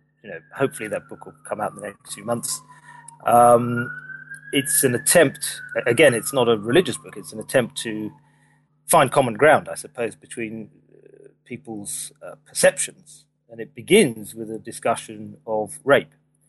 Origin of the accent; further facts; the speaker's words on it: England, United Kingdom; now in London, United Kingdom; Yeah, well, I was born and brought up in England, and I still live in London.